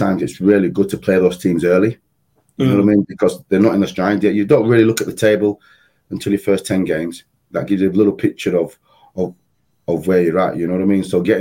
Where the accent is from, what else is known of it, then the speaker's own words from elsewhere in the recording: Yorkshire and the Humber, United Kingdom; being a Yorkshire lad